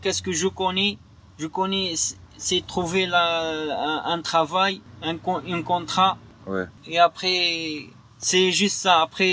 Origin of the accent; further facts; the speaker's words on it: Algeria; French is a second language; moi, je suis un Algérien.